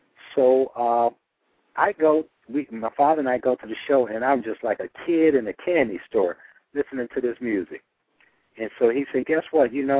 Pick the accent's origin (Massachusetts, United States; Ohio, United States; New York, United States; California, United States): Ohio, United States; Cleveland; Howard's from Akron, Ohio, and I was from Cleveland, Ohio.